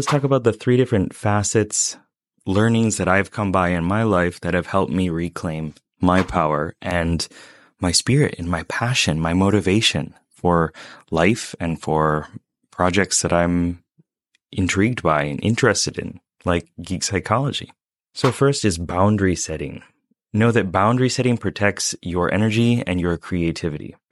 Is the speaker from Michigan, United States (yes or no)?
yes; Michigan, United States; moved away as an adult; now in Japan; Since I turned 18 in Japan, like I moved over here from Michigan on this adventure